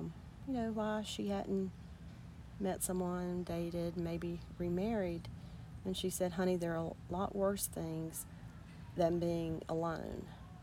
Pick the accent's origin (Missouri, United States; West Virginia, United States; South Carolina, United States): South Carolina, United States; Prosperity; born there; and then I was born in Prosperity. I left that out.